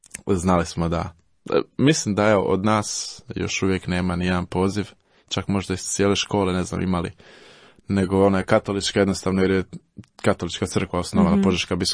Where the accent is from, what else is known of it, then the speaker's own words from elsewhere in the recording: Pitomača, Virovitica-Podravina County, Croatia; moved away as an adult; also born or lived in Zagreb; now in Ljubuški, Bosnia and Herzegovina; Znači, ja sam rodom iz okolice Pitomače, u Zagreb sam došao na faks i onda sam se, ja volim reći, udao u Hercegovinu